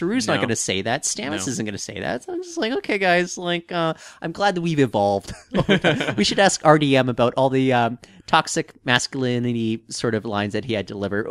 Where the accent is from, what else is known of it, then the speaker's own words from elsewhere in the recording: Canada; And all I could remember being like a Canadian child was like, in my country... I would not have to deal with this issue.